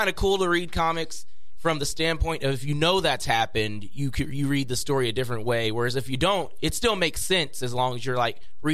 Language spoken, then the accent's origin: English; Austin, Texas, United States; From Austin, Texas.